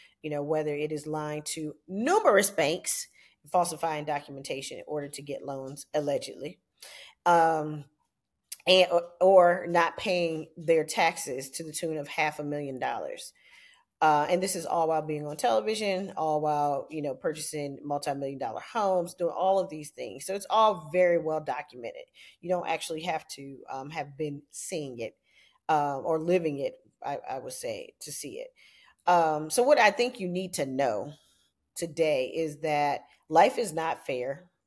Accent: Virginia, United States; He also pardoned a sheriff in my home state, Virginia

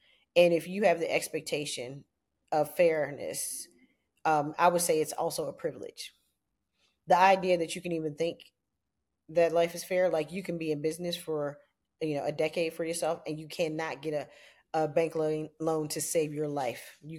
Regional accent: Virginia, United States; He also pardoned a sheriff in my home state, Virginia

